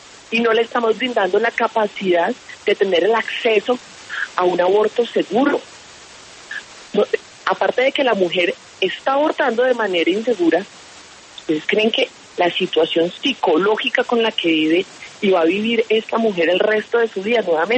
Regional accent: Colombia; ese es uno de los graves problemas que tenemos como sociedad colombiana.

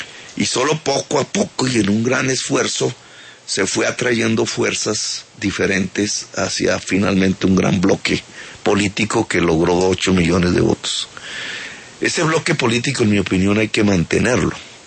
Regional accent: Caribbean Region, Colombia; En la del Caribe tenemos un otro problema, que es de autocrítica. Yo soy del Caribe.

